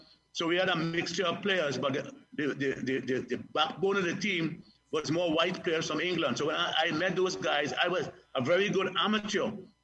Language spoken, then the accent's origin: English; Trinidad & Tobago; But I always believe that nobody can play better than me as a Trinidadian.